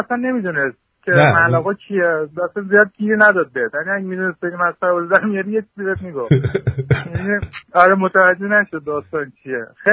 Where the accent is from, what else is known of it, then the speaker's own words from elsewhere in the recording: Iran; now in Canada; من 20 ساله از ایران که اومدم دیگه پامام نذاشتم